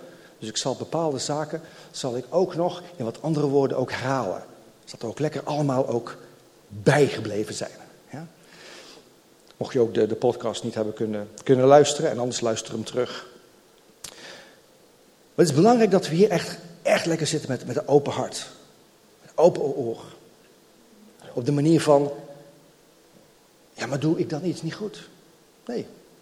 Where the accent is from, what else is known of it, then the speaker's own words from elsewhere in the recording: Netherlands; dat wij als Nederlanders, weet je, wij kunnen soms best wel kritisch zijn